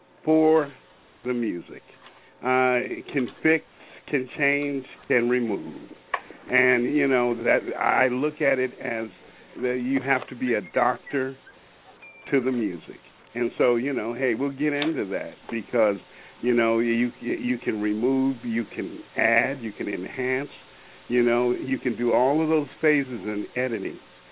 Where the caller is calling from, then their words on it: Washington, United States; I'm calling from Washington State. I'm up here in Washington State, the Pacific Northwest, the Evergreen capital.